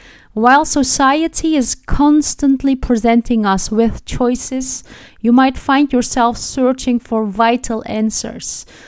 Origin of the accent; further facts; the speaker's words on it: Amsterdam, North Holland, Netherlands; from Amsterdam and I have an announcement.